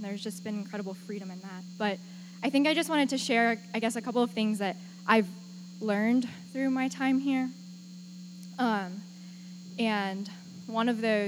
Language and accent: English; Texas, United States; now in Ashland, United States; like, if you don't know, I'm from Texas. What am I doing in Ohio?